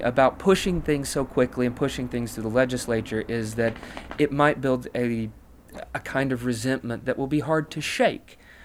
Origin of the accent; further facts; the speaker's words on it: Florence, Alabama, United States; now in New York City, United States; from Florence, Alabama.